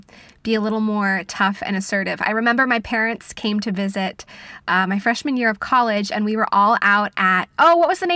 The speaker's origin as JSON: {"language": "English", "town": "Vancouver", "region": "British Columbia", "country": "Canada", "said": "I'm from Vancouver, British Columbia, which is in Canada. I grew up doing theater and singing and dancing."}